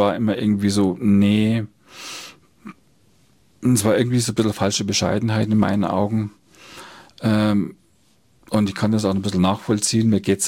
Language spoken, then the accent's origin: German; Bayrischzell, Bavaria, Germany; Also ich bin hier in Bayerischzell zur Schule gegangen. Das ist also schon meine Heimat